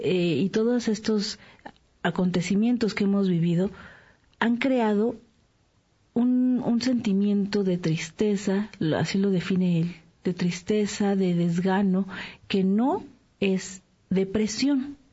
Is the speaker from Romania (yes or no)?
yes; Romania; Yo soy rumana.